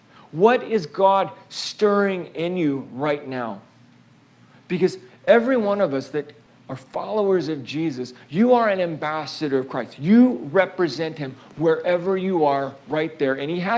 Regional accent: Oregon, United States; moved away as an adult; now in Boise, United States; For us, it was funny because when we came to Boise, I'm originally from Oregon, okay? Grew up there and got married and then found out I had to move because of my job.

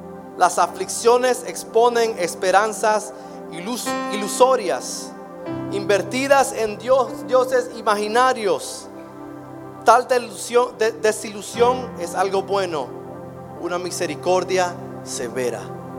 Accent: Guatemala; vos sabes, porque soy guatemalteco

